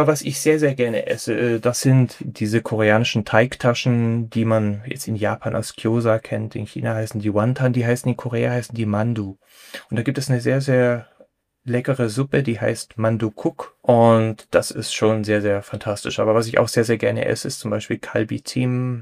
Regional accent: Freiburg, Baden-Württemberg, Germany; Also ich komme aus Freiburg

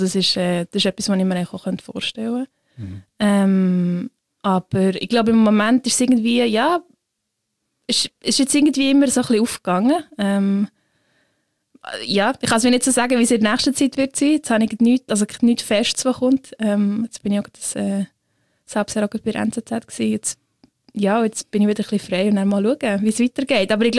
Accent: Switzerland; ich bin unfassbar privilegiert als Schweizerin

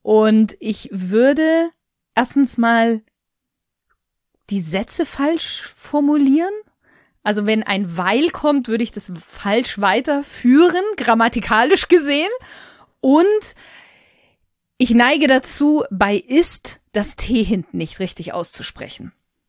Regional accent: Bavaria, Germany; accent: Lower Bavarian; Ich bin ja eigentlich aus dem Niederbayerischen heraus. Jetzt hört man das bei mir ja fast gar nicht, würde ich behaupten. Aber das hinten das T weglassen oder so die Endungen nicht ganz auszusprechen, kommt tatsächlich in so ein bisschen aus dem Niederbayerischen.

